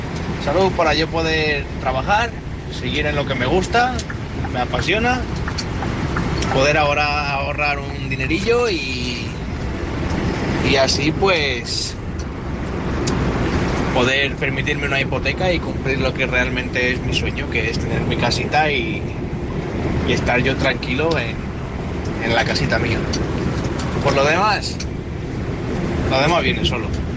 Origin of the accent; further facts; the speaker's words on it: Madrid, Community of Madrid, Spain; de Madrid, tengo 25 años, soy camionero.